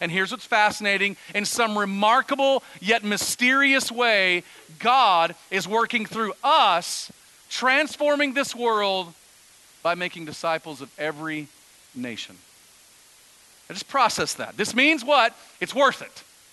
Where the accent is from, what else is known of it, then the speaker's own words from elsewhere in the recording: United States; Listen, I am as much American as there is. I love this nation that we live in.